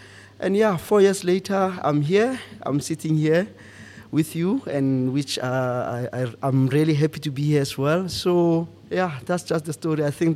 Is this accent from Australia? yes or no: no; Mabopane, Gauteng, South Africa; moved away as an adult; now in Johannesburg, South Africa; I'm from Mabopane in Pretoria. So, yeah, just to summarize a bit, I was raised by both parents, even though they are late now. However, I moved from Pretoria to Johannesburg like 2009 due to work.